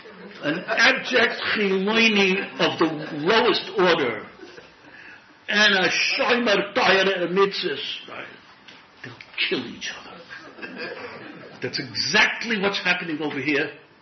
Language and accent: English; Williamsburg, New York, United States; born there; he finds out that I was born in Williamsburg.